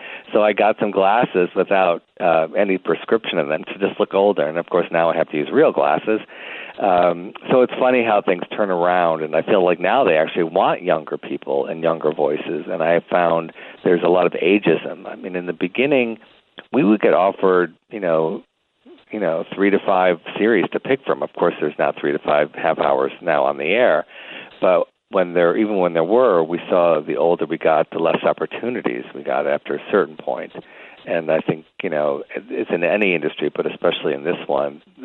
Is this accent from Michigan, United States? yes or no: yes; Detroit, Michigan, United States; And I'm from Detroit area and very Midwest.